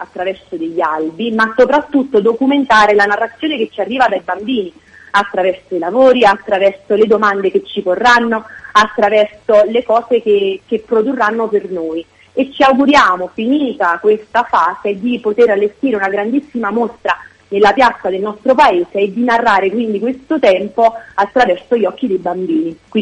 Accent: Cercola, Campania, Italy; sul mio territorio, Cercola, il mio paese

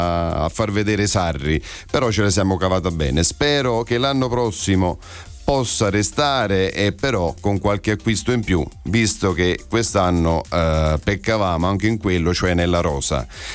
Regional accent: San Martino Valle Caudina, Campania, Italy; sono della provincia di Avellino, precisamente Valle Caudina, in un paese che si chiama San Martino, Valle Caudina.

